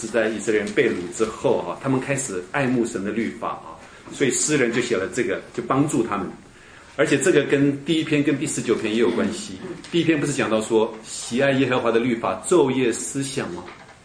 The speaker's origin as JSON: {"language": "Chinese", "country": "Indonesia", "lives_now": "Taiwan", "said": "我从印尼来到台湾，还不晓得说台湾的规矩啊。"}